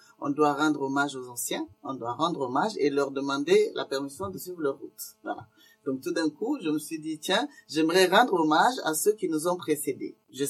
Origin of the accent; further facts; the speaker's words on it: Niamey, Niger; je suis Peul, mais de culture sans règne. Et même Jarma, parce que j'ai grandi à Niamey, mais on est Tilaberi.